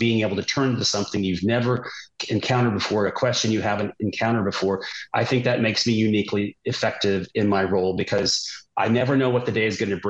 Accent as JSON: {"language": "English", "region": "the South", "country": "United States", "tie": "born or raised there", "said": "My family is historically from New England, but I grew up in the South."}